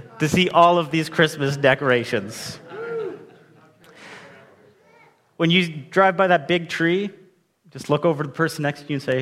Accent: Alberta, Canada; I grew up in Alberta, and it was freezing, so that's why we'd go for a drive.

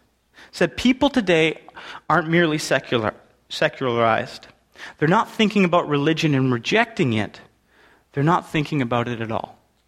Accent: Alberta, Canada; See, I grew up in Alberta. I'm a prairie boy, and so this image of harvest really connects with me. I grew up in what looked like the middle of nowhere.

